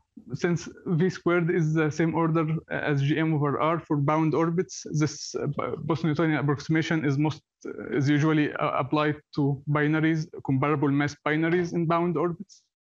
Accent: Egypt; English is a second language; I'm from Egypt, and I just finished my PhD from the University of Maryland and the Max Planck Institute.

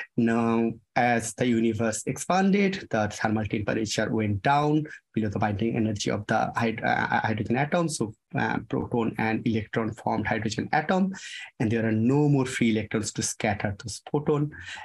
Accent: India; English is a second language; now in Ithaca, United States; the weather change between Ithaca and my hometown in India.

